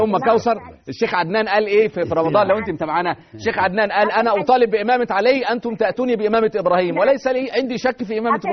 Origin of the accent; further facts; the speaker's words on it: Egypt; يعني إحنا عندنا في مصر يقولوا الستات بيتكلموا كتير